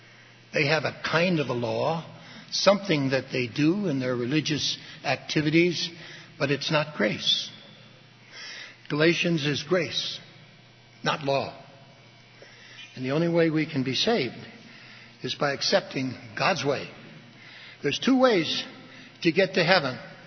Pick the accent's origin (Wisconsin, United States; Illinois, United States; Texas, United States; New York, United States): Illinois, United States; Wilmette; I was raised in Wilmette. The Baha'i Temple is there in the harbor